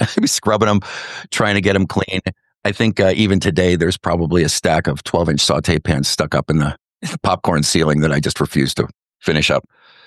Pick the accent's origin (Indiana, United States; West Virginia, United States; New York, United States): Indiana, United States; Hammond; From where I grew up in Hammond, Indiana, I understood that if I wanted to be a chef, I had to kind of hop jobs